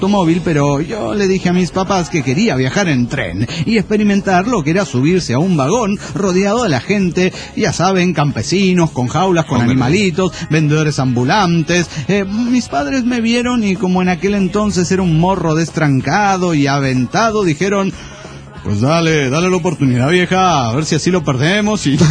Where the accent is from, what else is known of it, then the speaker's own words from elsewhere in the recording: Mendoza, Argentina; de Mendoza, Argentina.